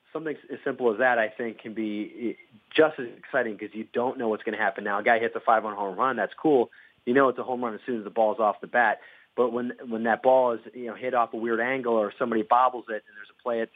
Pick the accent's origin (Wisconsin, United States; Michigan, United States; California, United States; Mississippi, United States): Wisconsin, United States; I grew up in Wisconsin, so I grew up a Brewers fan.